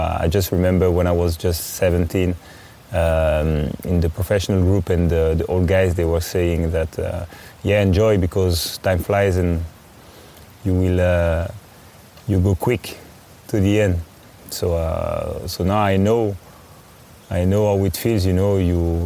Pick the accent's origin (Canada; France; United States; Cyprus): France; So they knew I was from France, and they really wanted to help me